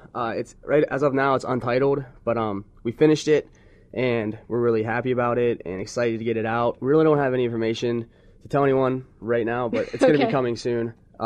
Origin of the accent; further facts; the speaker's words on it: Pittsburgh, Pennsylvania, United States; You know, I'm growing up from Pittsburgh. I used to go see Paul playing Punchline all the time.